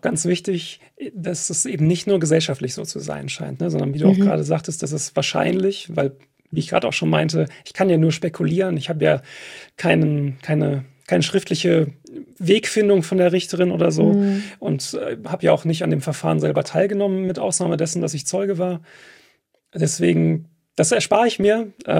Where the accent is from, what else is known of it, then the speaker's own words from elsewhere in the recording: Detmold, North Rhine-Westphalia, Germany; now in Gelsenkirchen, Germany; aufgewachsen bin ich halt in Detmold, beziehungsweise Hornbad-Meyenberg, ist ein Stadtteil oder Ortsteil davon.